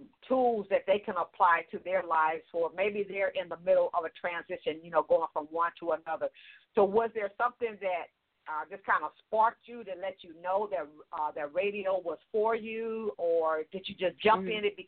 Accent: Los Angeles, California, United States; because I'm from Los Angeles, and it's all Los Angeles to me

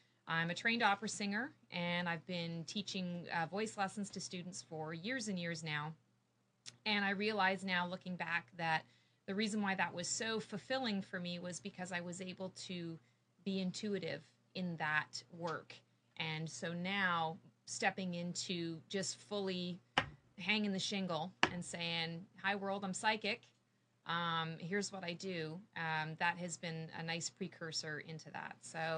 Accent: Canada; now in Morrisville, United States; I am a Canadian. I'm a crazy Canuck. And I moved here 3 years ago, a little over 3 years ago.

